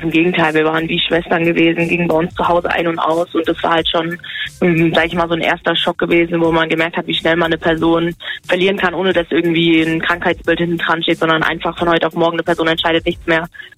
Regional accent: Rhineland-Palatinate, Germany; Ich komme Richtung Mainz.

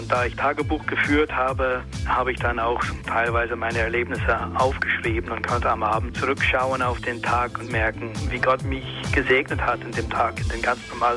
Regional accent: Northern Ireland, United Kingdom; German is a second language; Ich bin Protestant, in der Konflikt in Nordirland aufgewachsen, zwischen den Protestanten und Katholiken.

